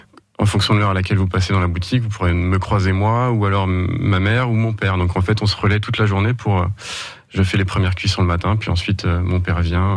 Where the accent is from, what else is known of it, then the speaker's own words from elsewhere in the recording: France; born there; je suis né en France, mes parents sont portugais